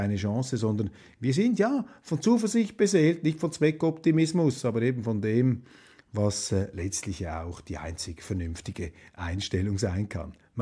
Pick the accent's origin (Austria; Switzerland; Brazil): Switzerland; Wir sind Schweizer, wir stehen dem Ganzen ja auch mit freundlicher, wohlwollender Distanz gegenüber.